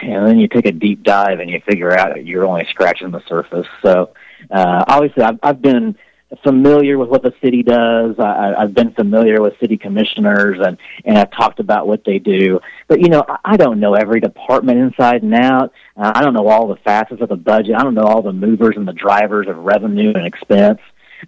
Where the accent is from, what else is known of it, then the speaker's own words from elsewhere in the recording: Kansas, United States; I love Kansas. I love living here. This is my home state.